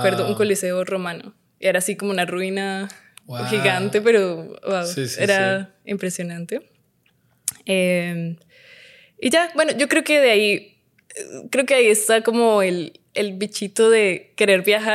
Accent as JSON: {"language": "Spanish", "country": "Colombia", "moved": "yes", "said": "desde que salí de Colombia"}